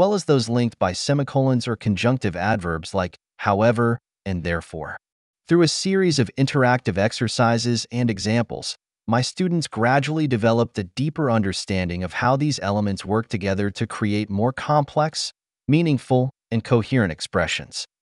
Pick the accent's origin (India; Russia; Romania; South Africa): Romania; English is a second language; now in United States; My journey as an English educator began over 40 years ago when I immigrated to the United States from Romania. As a non-native speaker myself